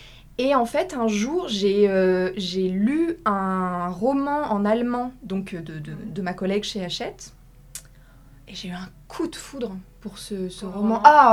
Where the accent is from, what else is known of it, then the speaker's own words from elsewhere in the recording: Aix-en-Provence, Provence-Alpes-Côte d'Azur, France; sachant qu'on est d'Aix tous les deux, on est d'Aix en Provence tous les deux, donc on s'était dit, on va revenir ici